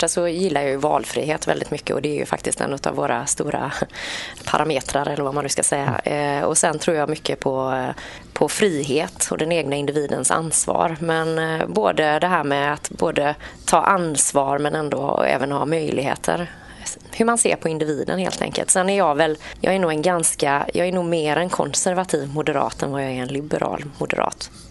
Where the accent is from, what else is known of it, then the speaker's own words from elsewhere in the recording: Partille, Västra Götaland County, Sweden; jag är 48 år. Jag bor i Sävedalen. Jag är född och uppvuxen i Partille. Lämnade väl Partille för en liten sejour i Björkekär. Och sen kom jag tillbaka, så att här har jag bott och levt hela mitt liv.